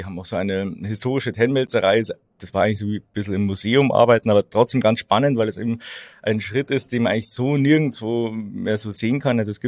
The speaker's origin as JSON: {"language": "German", "town": "Ingolstadt", "region": "Bavaria", "country": "Germany", "tie": "born or raised there", "said": "ich bin 26 Jahre alt, ich komme aus Ingolstadt, bin hier aufgewachsen, zur Schule gegangen."}